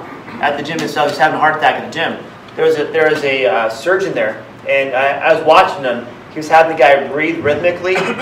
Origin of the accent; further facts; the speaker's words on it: Philippines; Philippines. Yeah, I'm Filipino.